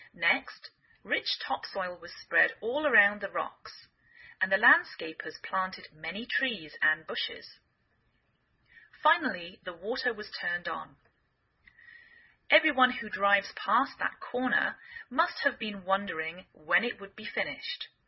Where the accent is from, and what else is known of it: England, United Kingdom; now in United States